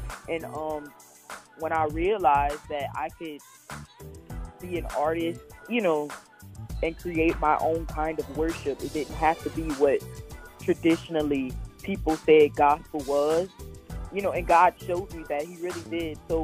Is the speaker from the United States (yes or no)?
yes; Abbeville, Louisiana, United States; I'm 19 years old. I'm from Abbeville, Louisiana. So yes, I'm from the bayou.